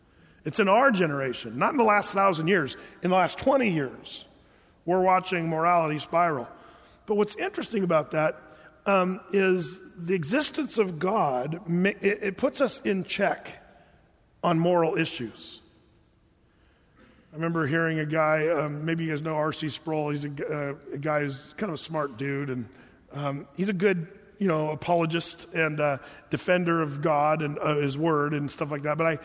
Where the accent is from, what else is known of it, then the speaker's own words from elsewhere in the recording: California, United States; now in Portland, United States; I'm from California.